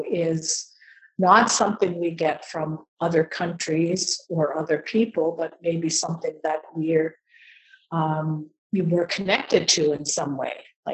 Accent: New Brunswick, Canada; now in Fredericton, Canada; I'm from Tobik First Nation, although I live in Fredericton, New Brunswick.

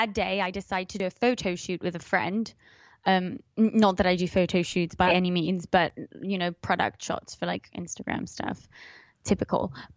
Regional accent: Switzerland; I was born English because my dad is English. I grew up in Switzerland. I became Swiss when I was about 21. So that makes me half English, half Swiss. But I speak English and French 50-50 because I grew up in Switzerland

